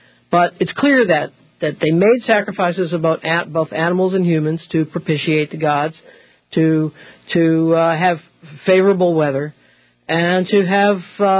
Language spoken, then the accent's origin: English; Missouri, United States; Well, in a nutshell, I grew up in Missouri.